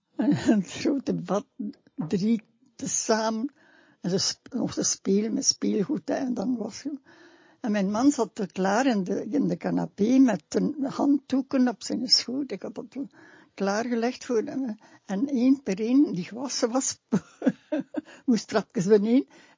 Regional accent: Flanders, Belgium; ja maar ik ben een Vlaming.

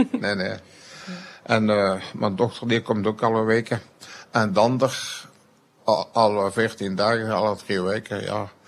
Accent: Anderlecht, Brussels, Belgium; born there; Ik ben in Anderlecht geboren.

